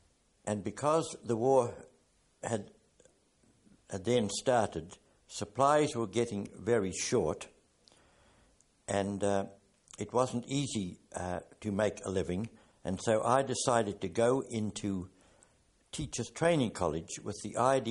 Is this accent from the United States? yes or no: no; New Zealand; also born or lived in Galashiels, United Kingdom; I was born in Galla Shields in Scotland. And when I was about 4.5 years old, our family migrated to New Zealand and settled down in the south of New Zealand. And there I received my primary and secondary education.